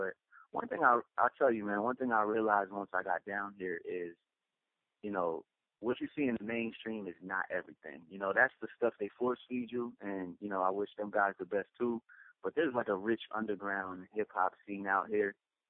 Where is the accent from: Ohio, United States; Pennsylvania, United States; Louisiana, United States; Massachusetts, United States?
Pennsylvania, United States; York; also born or lived in California; now in Atlanta, United States; I was born in California. I was raised the majority of my life in York, Pennsylvania. And that's, where my upbringing occurred.